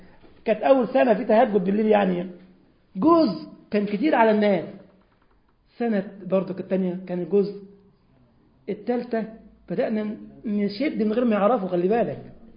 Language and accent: Arabic; Egypt; عندنا في مصر